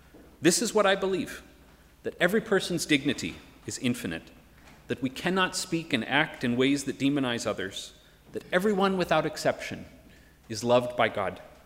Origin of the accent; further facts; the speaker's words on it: United States; Like so many, I am incredibly troubled by the way my country's leadership is speaking about and acting toward immigrants today. And as you know, the U.S. is far from alone